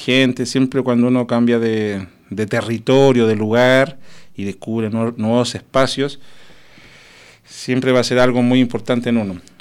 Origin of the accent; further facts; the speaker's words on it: Lautaro, Araucanía, Chile; born there; nací básicamente en un pueblo muy pequeño, que se llama, pequeño de físico, pero grande de corazón, ¿no? Que se llama Lautaro. Lautaro está al sur de la capital de Santiago de Chile, en la región de la Araucanía